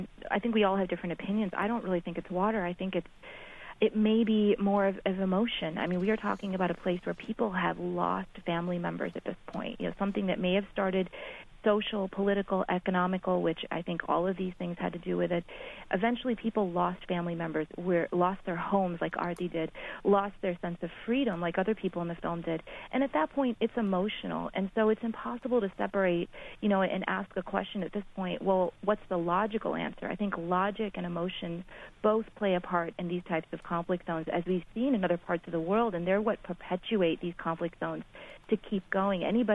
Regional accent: United States; born there; my family is from Gujarat, India, and I was born in the United States. Growing up, I came from a very strong Hindu community

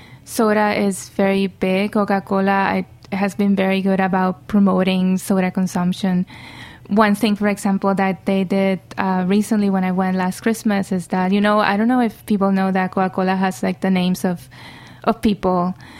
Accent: San Juan, Puerto Rico; I'm from San Juan, the capital, and you would go to different towns in the island

